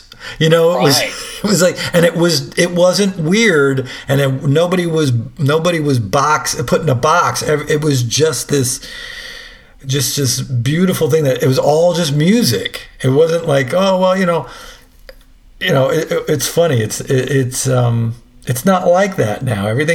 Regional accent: Roslyn, New York, United States; I grew up on Long Island

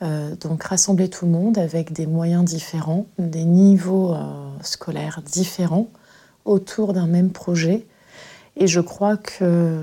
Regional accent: Le Havre, Normandy, France; born there; Je suis née au Havre, j'ai été dans un établissement à 5 minutes du collège où j'enseigne. Et étant donné que je suis très métissée

